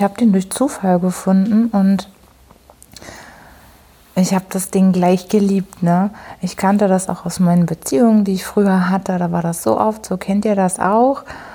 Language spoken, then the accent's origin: German; Hamburg, Germany; ich komme aus Hamburg